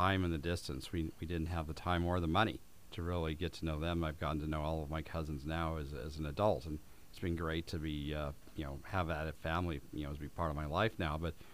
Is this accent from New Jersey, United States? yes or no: no; California, United States; born there; But I really am a local fellow. I was born in the San Fernando Valley, as we talked about earlier.